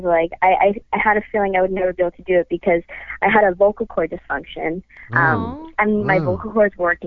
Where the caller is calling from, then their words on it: Montreal, Quebec, Canada; I'm calling from Montreal.